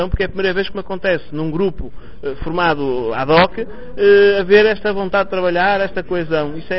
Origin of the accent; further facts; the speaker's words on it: North, Portugal; Povo de Varzim ou Braga, que é onde estou neste momento a morar, mas a minha secção é Povo de Varzim. Venho do Norte.